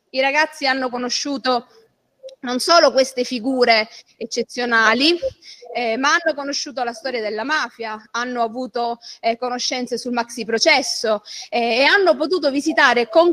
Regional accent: Sicily, Italy; io sono siciliana, quindi per me questo progetto è stato particolarmente importante.

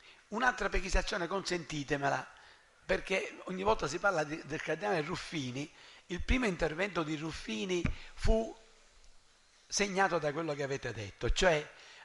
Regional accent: Palermo, Sicily, Italy; sono un siciliano, un palermitano, ma non abbia paura perché vengo dalla Sicilia.

